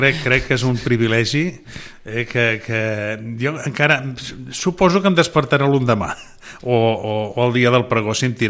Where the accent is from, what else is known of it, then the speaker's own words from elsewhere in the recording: Sitges, Catalonia, Spain; Queixans, que li diuen Sitges 2 perquè som molta gent de Sitges.